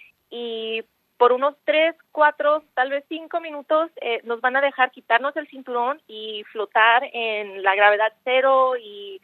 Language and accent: Spanish; Guadalajara, Jalisco, Mexico; born there; Pues yo nací en Guadalajara, Jalisco, y desde niña me ha encantado el espacio, la tecnología, la ciencia.